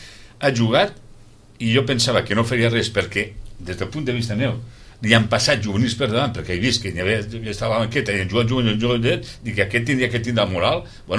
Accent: Roquetes, Catalonia, Spain; marxo a les Roquetes, que és el meu poble i no tinc que desplaçar-me.

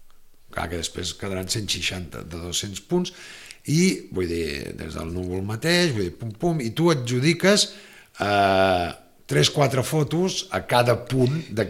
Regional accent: Barcelona, Catalonia, Spain; perquè som de Barcelona, no vivim aquí, però sempre que podem, doncs

